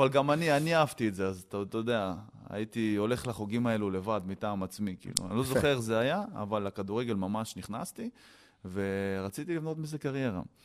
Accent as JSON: {"language": "Hebrew", "town": "Afula", "region": "Northern District", "country": "Israel", "tie": "born or raised there", "also_born_or_lived": "Ukraine", "said": "גדלתי בהפולה, וגדלתי בסביבה שלמרות שעליתי מאוקראינה בגיל שנה וחצי, אז למדתי קודם עברית. כאילו, כן. ברוסית גמגמתי. כאילו, כמובן שאני מעלייה, אבל למדתי עברית"}